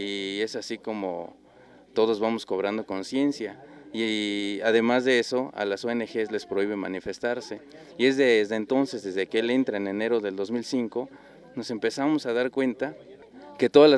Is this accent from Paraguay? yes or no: no; Oaxaca, Mexico; soy de Oaxaca, soy un indígena que hablo zapoteco de la Sierra Norte.